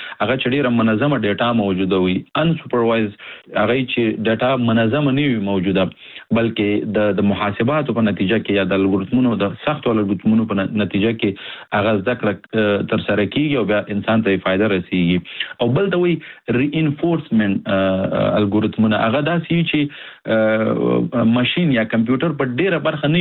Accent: Nangarhar, Afghanistan; زه د افغانستان د ننګرهار ولایت څخه يم

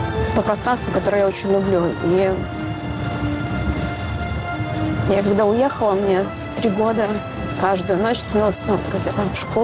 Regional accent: Estonia; now in Russia; Мы едем к родителям, едем в город, в который я приехала из Эстонии. И это начало пути в Россию.

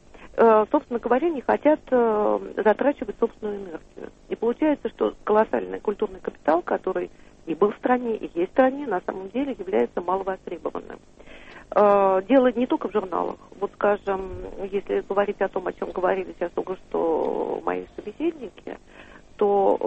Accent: Moscow, Russia; для меня, как для коренной москвички

